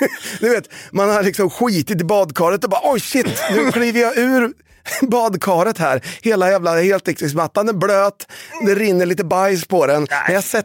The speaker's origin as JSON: {"language": "Swedish", "town": "Las Vegas", "region": "Nevada", "country": "United States", "tie": "born or raised there", "said": "i huset i Las Vegas där jag växte upp"}